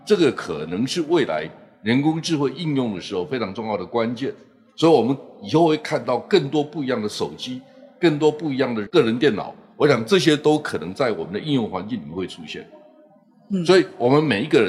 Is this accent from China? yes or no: no; Taiwan; 只要台湾赚到钱，台湾产业赚到钱，我就很高兴，对不对？因为我们是在这边长大嘛